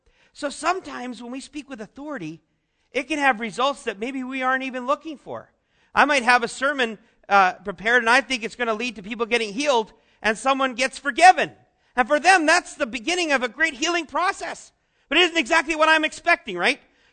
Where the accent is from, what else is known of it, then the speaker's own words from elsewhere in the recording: British Columbia, Canada; now in Ann Arbor, United States; I think that was one of the most disappointing things for people when I came from British Columbia to Ann Arbor, was that I don't speak like a philosopher.